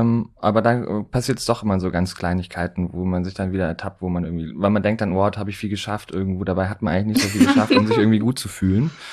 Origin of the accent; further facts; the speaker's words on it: Baden-Württemberg, Germany; Vom Bodensee tatsächlich.